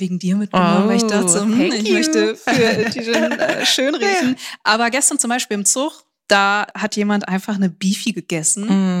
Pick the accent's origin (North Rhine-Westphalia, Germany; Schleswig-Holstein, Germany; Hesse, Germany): North Rhine-Westphalia, Germany; Recklinghausen; Ich komme ja aus Recklinghausen.